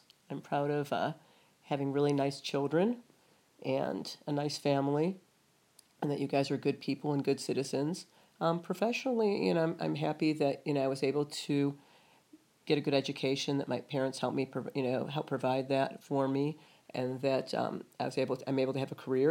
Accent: Southfield, Michigan, United States; also born or lived in Highland Park, Michigan / Detroit, Michigan; Well, I grew up in Southfield, Michigan, outside of Detroit, and for most of my childhood, I actually was born in Highland Park, Michigan, and grew up in and lived the first few years of my life in Detroit

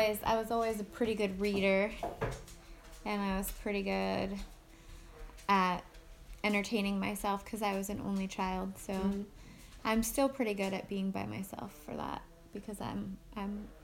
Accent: Providence, Rhode Island, United States; born there; also born or lived in New Hampshire; I was born in Providence, Rhode Island.

